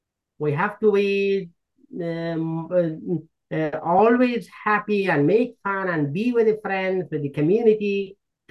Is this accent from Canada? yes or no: no; Afghanistan; moved away as an adult; now in United States; I'm from Afghanistan. This is the first year I'm in the United States. I'm the newcomer. Yes, I arrived with my family in the United States on 2023 on the month of February.